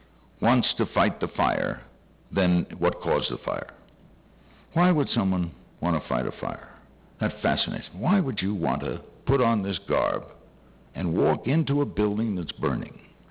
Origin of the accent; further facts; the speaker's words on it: New York, United States; I grew up in New York with 11 newspapers.